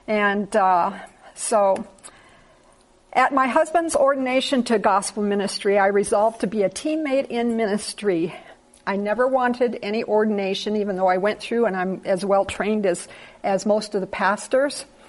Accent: Thailand; I was born and reared in Thailand. My parents were missionaries in Thailand for 26 years. I didn't live there for 26 years, obviously, but I spent my whole childhood in Thailand.

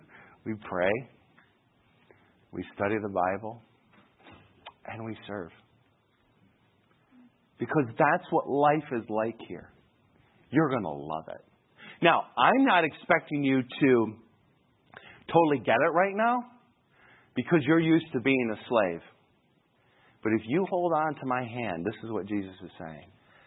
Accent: Michigan, United States; I'm from Michigan. Like, there's lakes everywhere, you know, so...

